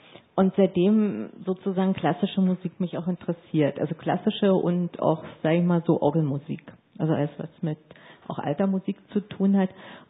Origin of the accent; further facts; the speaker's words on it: Berlin, Germany; Also ich muss sagen, ich bin auch Berlinerin